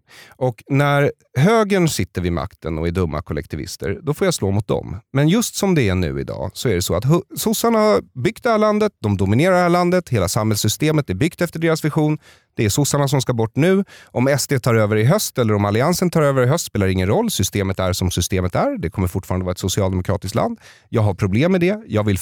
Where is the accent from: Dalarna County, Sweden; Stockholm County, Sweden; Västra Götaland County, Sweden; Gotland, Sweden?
Stockholm County, Sweden; Bergshamra; jag växte upp i Bergshamra utanför Stockholm. Och när jag föddes i Bergshamra, norra Bergshamra